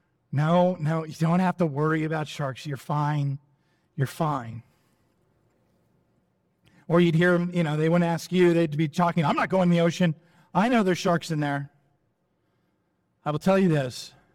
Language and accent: English; San Diego, California, United States; I grew up in San Diego, and I grew up during the era of Jaws.